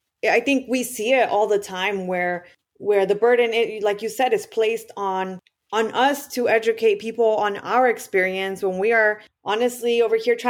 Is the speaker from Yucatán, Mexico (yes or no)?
no; Michoacán, Mexico; from Michoacán, which is actually my home state in Mexico, all the way to Canada, and then migrates all the way back home to Michoacán. Personally, for me, it reminds me of home because this is, Monarca is big in my state.